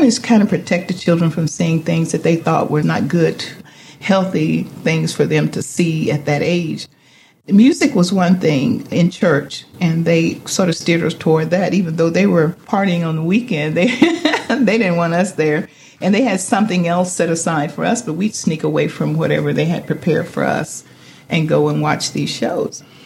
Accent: Nesbitt, Mississippi, United States; born there; I was born in Nesbitt, Mississippi. It's a small town. It's a northern Mississippi town. Most of the people in that community were related to me, either on my father's side or my mother's side.

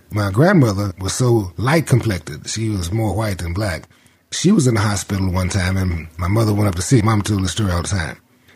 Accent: Chickasha, Oklahoma, United States; born there; I was born in Chickasha.

